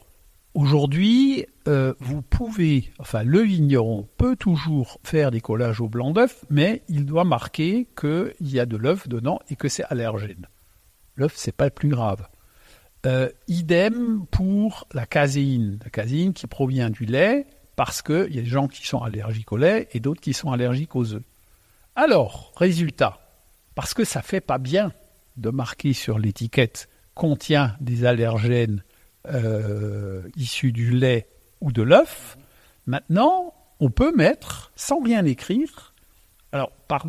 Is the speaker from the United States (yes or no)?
no; Grand Est, France; born there; first language Alsatian; French is a second language; L'histoire, je suis né donc en Alsace. Quand je suis arrivé, ma langue maternelle c'est l'alsacien.